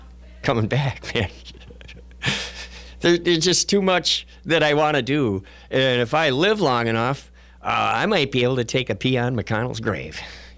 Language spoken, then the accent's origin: English; United States; as an American citizen, I would probably find myself quite embarrassed meeting people from other places